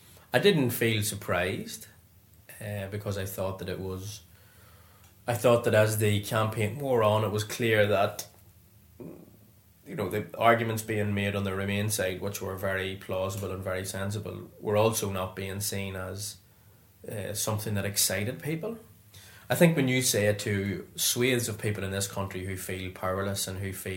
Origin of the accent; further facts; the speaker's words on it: Ireland; Secondly, as an Irishman coming in here, having been prominent in the Irish community, we've never had anybody like me before.